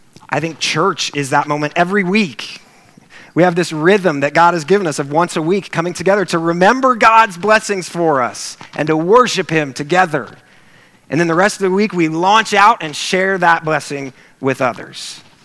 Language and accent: English; Wichita, Kansas, United States; It was an amazing experience. And it was quite an eye-opener because I grew up in Wichita, Kansas.